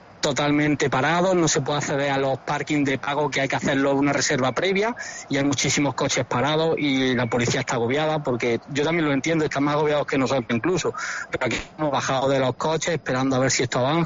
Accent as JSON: {"language": "Spanish", "town": "Jaén", "region": "Andalusia", "country": "Spain"}